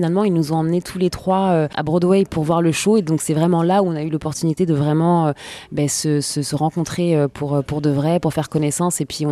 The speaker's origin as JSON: {"language": "French", "town": "Paris", "region": "Île-de-France", "country": "France", "said": "je suis pas la seule parisienne de 40 ans dans ce cas-là"}